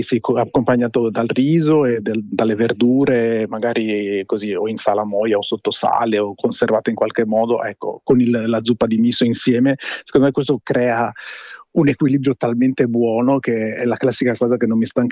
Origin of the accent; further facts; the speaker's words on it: Friuli-Venezia Giulia, Italy; io sono friulano